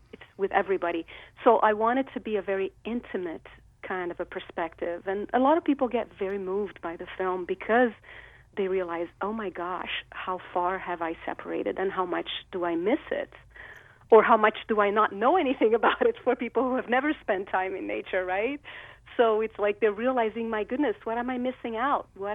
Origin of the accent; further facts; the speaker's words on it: Rio de Janeiro, Brazil; I grew up in Rio de Janeiro. It's a city that's embedded in the Atlantic forest